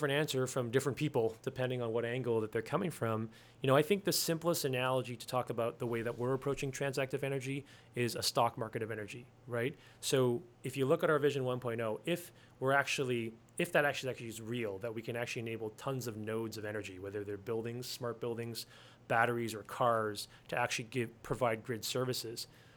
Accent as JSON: {"language": "English", "country": "Canada", "said": "There's a reason why we're here besides us being Canadian."}